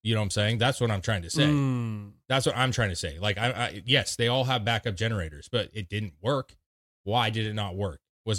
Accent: Portland, Oregon, United States; especially when we grew up in Portland, you have, you know, good sized ships going through, you know, all the time and tons of bridges

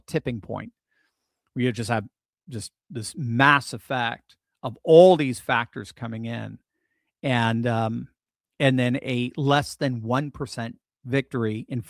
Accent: Connecticut, United States; I grew up in Connecticut and spent a lot of time in Jersey.

